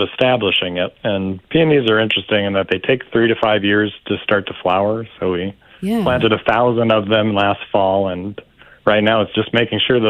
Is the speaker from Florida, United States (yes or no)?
no; California, United States; now in Minnesota, United States; I'm a Californian myself, and okay. June is just overwhelming.